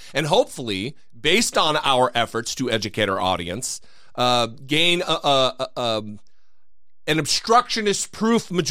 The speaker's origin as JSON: {"language": "English", "country": "Canada", "said": "Certainly not, being a Canadian."}